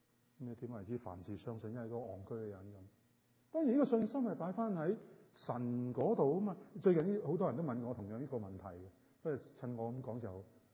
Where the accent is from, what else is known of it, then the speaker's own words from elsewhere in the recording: China; 我们中国人有一个说话，就是说呢，啲夫妇大难临头的时候就咩啊？就各自飞嘛